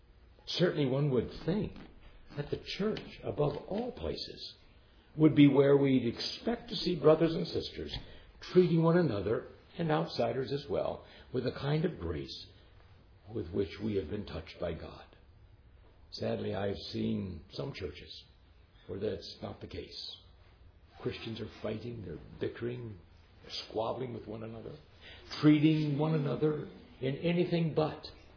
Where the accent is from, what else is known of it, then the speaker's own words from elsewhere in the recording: India; I was a little boy at that point, and lived in, of course, I was born and lived in India myself.